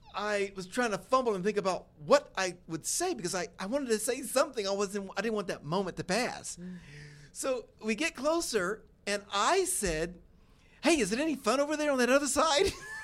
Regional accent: Dayton, Ohio, United States; I was from Dayton, Ohio

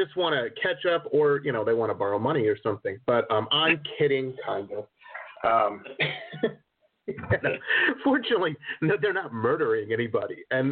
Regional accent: Detroit, Michigan, United States; also born or lived in California; I grew up in Detroit, and actually started out in the suburbs of Detroit, and when I moved out of the city, and then went to college and California

